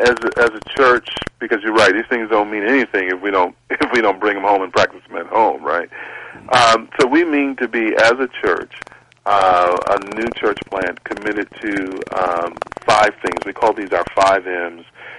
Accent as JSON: {"language": "English", "region": "Bible Belt", "country": "United States", "tie": "born or raised there", "said": "The Christian upbringing I had was a nominal Christian upbringing. I grew up in the Bible Belt."}